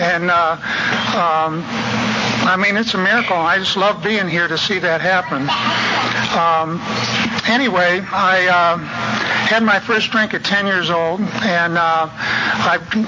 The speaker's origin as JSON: {"language": "English", "region": "Ohio", "country": "United States", "tie": "born or raised there", "said": "I came from Ohio originally. I was born in Northeast Ohio and raised on a farm"}